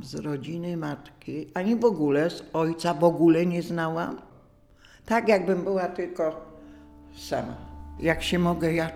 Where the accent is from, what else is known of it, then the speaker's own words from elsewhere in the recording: Poznań, Greater Poland Voivodeship, Poland; Urodziłam się tu w Poznaniu. Całą wojnę byłam w Poznaniu. 38 rocznik jestem. Tu w Poznaniu obca pani mnie chowała